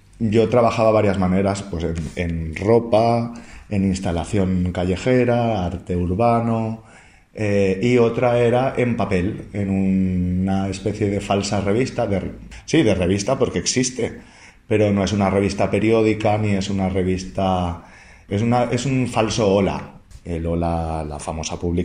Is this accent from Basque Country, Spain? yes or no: no; Valencia, Valencian Community, Spain; soy de Valencia y vivo aquí en Valencia.